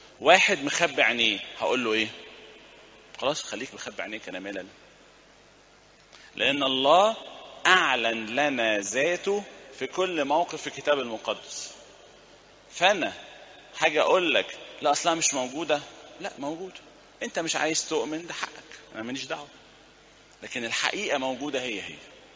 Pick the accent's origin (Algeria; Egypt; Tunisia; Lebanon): Egypt; ده موجود عندنا في مصر